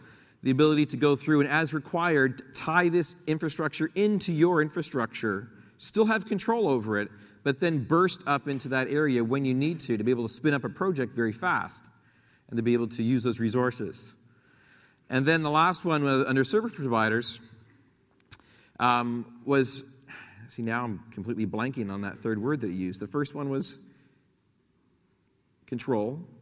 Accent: Canada; That's very near and dear to my heart, being a Canadian, because we like to keep stuff north of the 49th parallel in Canada by Canadians in Canadian data centers

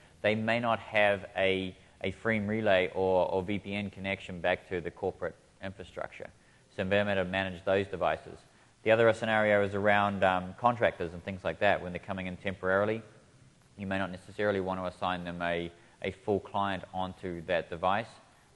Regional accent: New Zealand; I'm from New Zealand.

